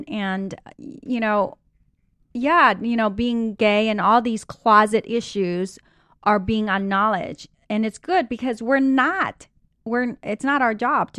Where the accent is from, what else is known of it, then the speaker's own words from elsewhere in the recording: United States; And I grew up here in America, and I was trying to live the Western style